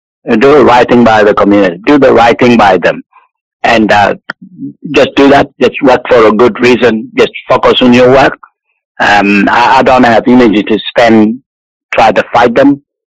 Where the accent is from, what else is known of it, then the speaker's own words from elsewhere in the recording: Australia; because I'm also Australian.